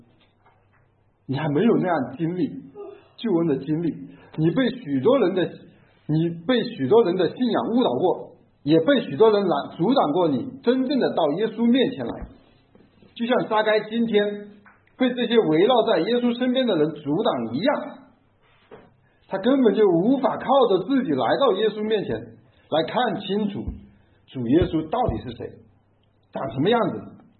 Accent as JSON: {"language": "Chinese", "region": "Northeast China", "country": "China", "said": "可能我们东北人非常高大"}